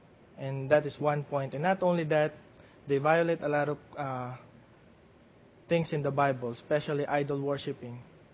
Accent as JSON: {"language": "English", "region": "Central Luzon", "country": "Philippines", "said": "I'm from Central Luzon region, and it is the first region north side of Manila, Bulacan province."}